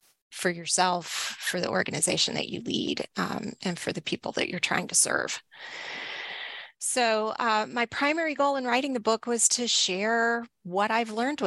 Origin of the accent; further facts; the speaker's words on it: Texas, United States; So I grew up in Northeast Texas, and I've been in libraries.